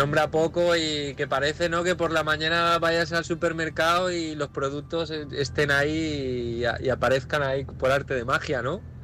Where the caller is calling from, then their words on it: Valencia, Valencian Community, Spain; de Valencia